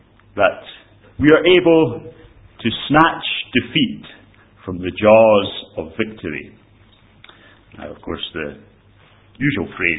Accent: Scotland, United Kingdom; As a Scot, I can't joke very much, so I won't.

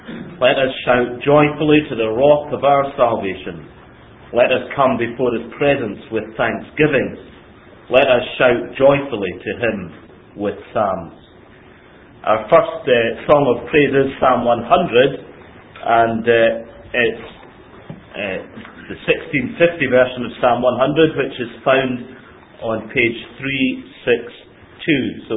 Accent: Scotland, United Kingdom; David got that bit right. I'm from Scotland, born in Scotland, lived in Scotland all my days.

